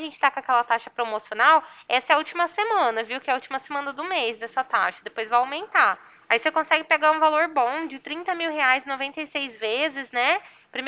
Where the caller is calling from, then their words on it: Ribeirão Preto, São Paulo, Brazil; Aqui de Ribeirão Preto, eu sou